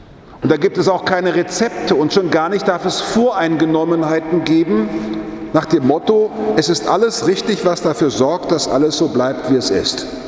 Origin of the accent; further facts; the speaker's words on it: Frankfurt, Hesse, Germany; Dann melde ich mich ja ab als Frankfurter.